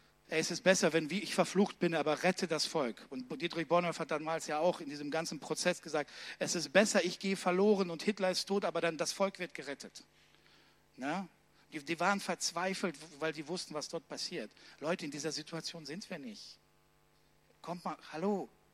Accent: Germany; weil wir als Deutsche, wir haben ja den Widerstand

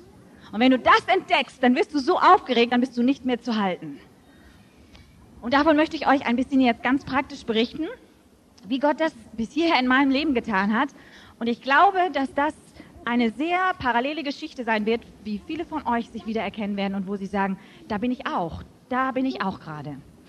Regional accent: Hamburg, Germany; born there; ich bin in Hamburg geboren. Und das betone ich aus dem einfachen Grunde, ich bin eine Deutsche, ich komme aus diesem Land.

